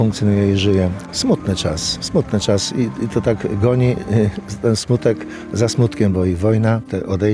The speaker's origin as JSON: {"language": "Polish", "town": "Zamość", "region": "Lublin Voivodeship", "country": "Poland", "tie": "born or raised there", "said": "Zamość jest moim rodzinnym miastem, tak jak całego zespołu … Witek tu się urodził, ja się urodziłem"}